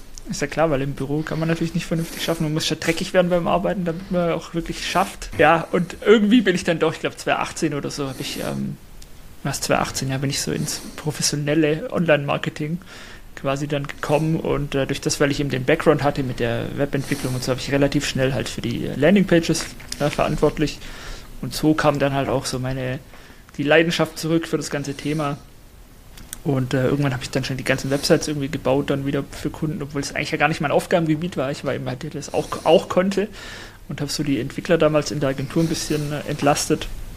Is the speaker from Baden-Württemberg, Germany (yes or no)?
yes; Baden-Württemberg, Germany; Also ich bin 39 Jahre alt. Ich wohne hier im schönen Heilbronner Land im Süden Deutschlands. Bin Schwabe